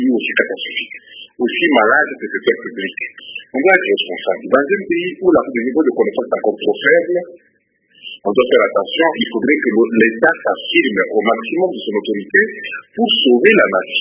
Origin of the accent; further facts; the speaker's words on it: Orientale, DR Congo; en tant que moi je suis originaire de la province de Côte-Orientale